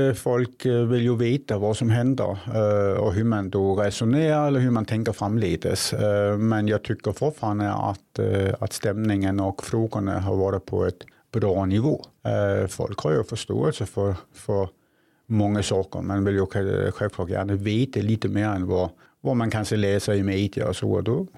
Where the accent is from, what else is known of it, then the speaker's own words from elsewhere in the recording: Denmark; Swedish is a second language; now in Sweden; som dansk då säger man att man är 52. Därför det är det jag är. Men nu fyller jag ju här i december 53. Och då säger man ju i Sverige att man är född 70 och är 53. Men idag är jag 52.